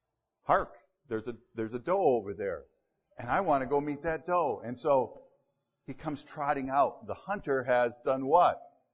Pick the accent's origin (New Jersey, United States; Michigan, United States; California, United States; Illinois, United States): Michigan, United States; I grew up in Michigan. Almost everybody hunts. It's a little different for me to be in a place where almost nobody hunts.